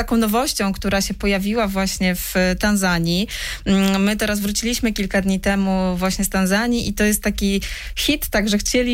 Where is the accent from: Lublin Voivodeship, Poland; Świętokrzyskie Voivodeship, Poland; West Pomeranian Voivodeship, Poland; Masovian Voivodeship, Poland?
Świętokrzyskie Voivodeship, Poland; ja pochodzę z małej wioski 50 kilometrów od Kielc mniej więcej. To są okolice Staszowa